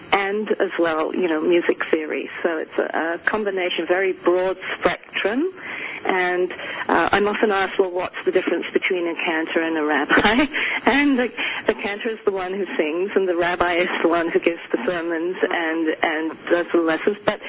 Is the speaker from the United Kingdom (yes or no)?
yes; England, United Kingdom; moved away; also born or lived in Boston, United States; I was raised in England. I was actually born in this country, in Boston, Massachusetts, and my father died when I was 6 months old. My mother is British, and so she took me back to her family in England, and I was raised in England.